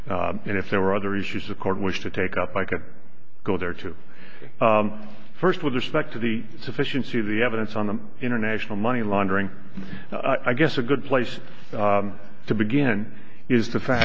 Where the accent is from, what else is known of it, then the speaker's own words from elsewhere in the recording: Phoenix, Arizona, United States; As I told you, I'm from Phoenix, Arizona.